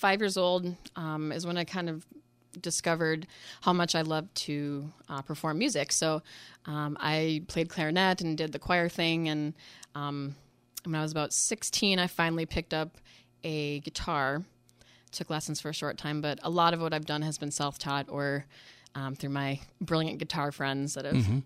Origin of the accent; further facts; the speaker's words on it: New York, United States; also born or lived in Rhode Island; So I was born in Rhode Island. Really? So I have claim to the smallest state in the Union. And then I was raised upstate in the Adirondack Mountains in New York State.